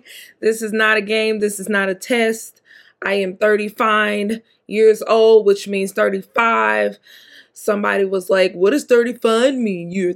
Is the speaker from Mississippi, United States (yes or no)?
yes; Mississippi, United States; I am from Mississippi, down home cooking, southern fried everything, all of the above.